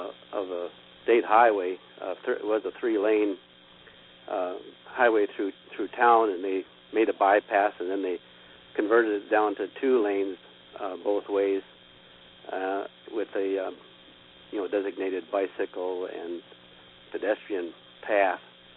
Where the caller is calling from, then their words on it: Eau Claire, Wisconsin, United States; from Eau Claire, Wisconsin.